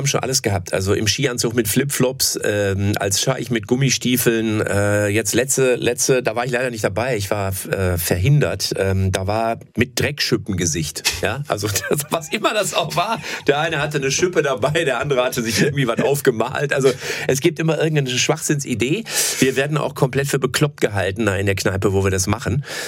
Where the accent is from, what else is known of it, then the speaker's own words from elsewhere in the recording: Lippstadt, North Rhine-Westphalia, Germany; Ja, es ist bei uns in meiner Heimatregion in Lippstadt.